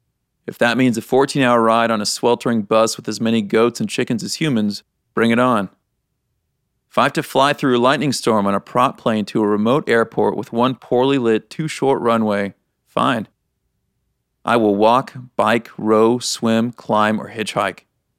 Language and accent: English; Kansas, United States; Growing up in Kansas, I spent my days flipping rocks in a creek, climbing trees, and constantly running my hands through leaves and dirt, always looking for wild animals in the woods near my house.